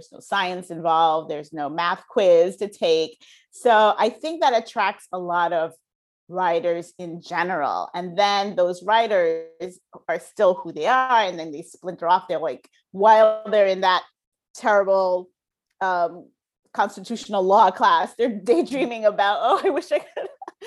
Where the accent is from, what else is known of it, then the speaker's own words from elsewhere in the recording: Haiti; also born or lived in New York, United States; And then I grew up in, I was born here in New York, but then my family moved to Haiti